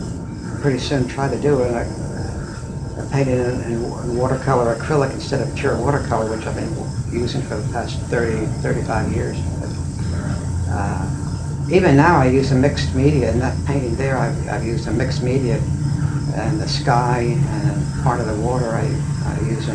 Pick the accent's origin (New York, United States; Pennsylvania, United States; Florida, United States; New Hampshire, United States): Pennsylvania, United States; Swarthmore; from the time I was six, I grew up in Swarthmore, Pennsylvania.